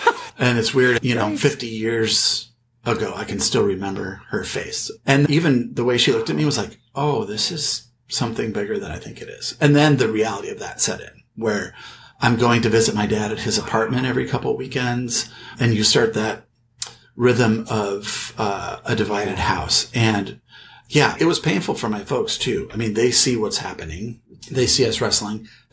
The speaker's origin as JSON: {"language": "English", "region": "Washington", "country": "United States", "tie": "born there", "said": "I was born out in the Northwest, just outside of Seattle. My family's from Minnesota, but have moved out there for work."}